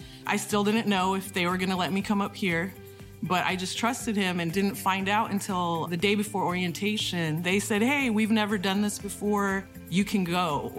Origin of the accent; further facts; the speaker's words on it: Window Rock, Arizona, United States; I'm from Window Rock, Arizona. From the Navajo Nation. I was living in Austin at the time